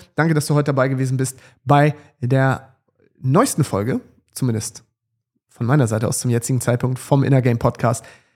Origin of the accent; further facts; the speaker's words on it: Schleswig-Holstein, Germany; Ich komme auch aus dem Landkreis Dithmarschen in Schleswig-Holstein.